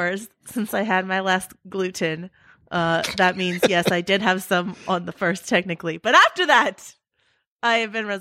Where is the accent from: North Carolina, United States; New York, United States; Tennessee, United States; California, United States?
California, United States; Like, I grew up in California. I never grew up around snow or ice or anything like that.